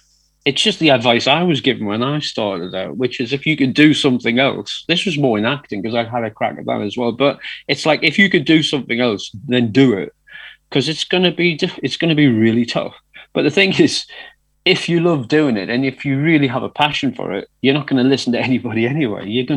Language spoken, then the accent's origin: English; North East England, United Kingdom; And I am from the Northeast, and I've got a musical they're trying out up there in Newcastle.